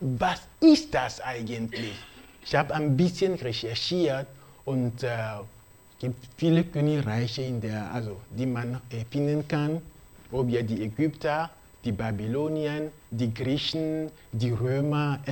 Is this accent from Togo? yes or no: yes; Togo; Also wir sind aus Togo